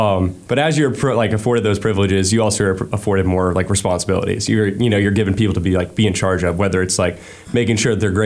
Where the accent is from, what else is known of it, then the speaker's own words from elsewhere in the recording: Columbus, Georgia, United States; So I'm from Columbus, Georgia, which is right next to Fort Benning.